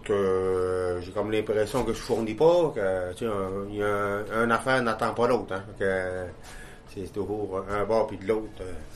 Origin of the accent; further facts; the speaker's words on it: Kitcisakik, Quebec, Canada; je viens de Kitchizagik.